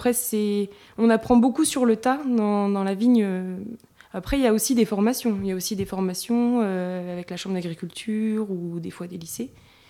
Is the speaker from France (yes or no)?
yes; Pays de la Loire, France; Je suis vendéenne. D'accord. Je suis née en Vendée. J'ai fait mes études là-bas également.